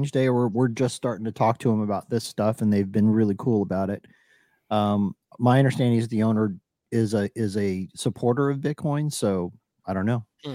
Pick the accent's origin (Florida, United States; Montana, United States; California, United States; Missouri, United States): Florida, United States; I'm in Florida, man. I grew up in Florida, so like mullets were a thing.